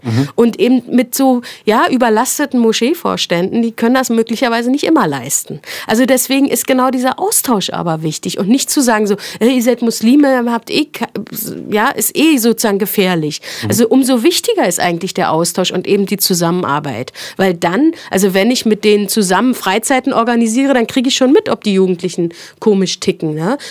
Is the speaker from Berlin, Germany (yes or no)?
yes; Berlin, Germany; ich bin in Ostberlin groß geworden.